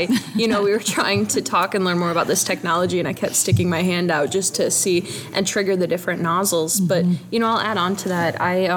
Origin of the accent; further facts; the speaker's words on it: Indiana, United States; especially with people from my home state of Indiana. It's cool seeing some of those familiar faces here.